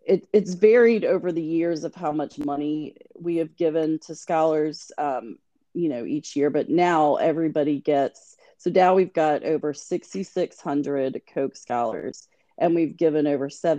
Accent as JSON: {"language": "English", "town": "Richmond", "region": "Virginia", "country": "United States", "tie": "born or raised there", "said": "I grew up in Richmond, Virginia, mm-hmm. got my BA in psychology and education at Randolph Macon Women's College back in the day."}